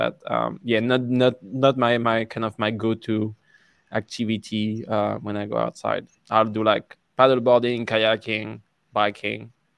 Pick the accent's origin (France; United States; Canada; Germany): France; accent: French; English is a second language; But when I go to McDonald's with my French accent, they never understand what I'm saying.